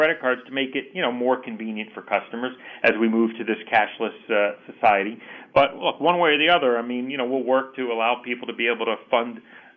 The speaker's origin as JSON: {"language": "English", "region": "Delaware", "country": "United States", "tie": "born or raised there", "said": "I grew up in Delaware, like I mentioned earlier, and grew up, you know, going to Atlantic City."}